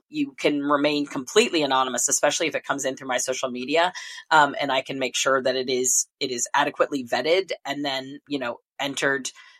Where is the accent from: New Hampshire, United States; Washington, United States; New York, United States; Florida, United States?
Florida, United States; Gainesville; targeted, again, my hometown, Gainesville, Florida, when I was 15 years old